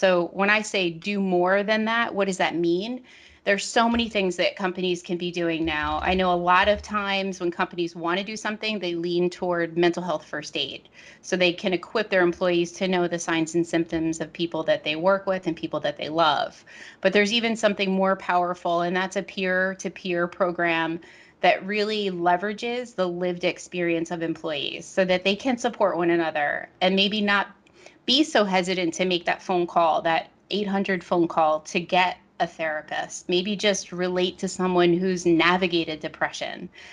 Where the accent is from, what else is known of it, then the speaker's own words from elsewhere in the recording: New Jersey, United States; So I live in New Jersey. I grew up here. It's my home state. I'm a Jersey girl.